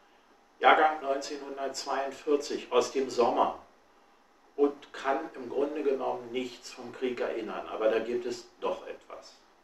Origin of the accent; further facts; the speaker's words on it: Berlin, Germany; Ich stamme aus einem aus dem Berliner Norden und wir saßen genau in der Einflugschneise der Bomber.